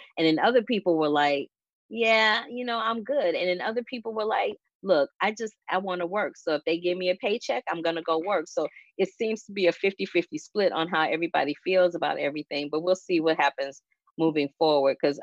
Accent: St. Louis, Missouri, United States; a documentary centered around Homer G. Phillips Hospital in my hometown of St. Louis, Missouri.

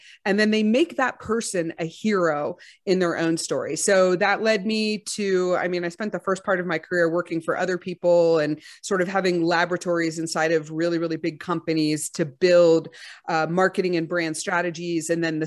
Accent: Texas, United States; I'm from Texas.

